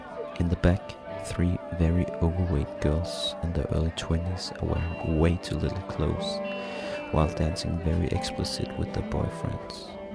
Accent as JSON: {"language": "English", "country": "Denmark", "said": "When she hears I'm from Denmark, she starts a long praise of the Volvo cars"}